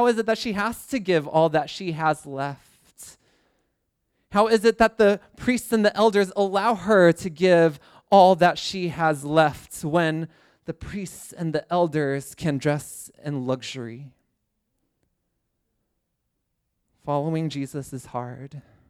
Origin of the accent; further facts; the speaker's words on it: Houston, Texas, United States; I don't know all the details, and I'm from Houston, so I don't care.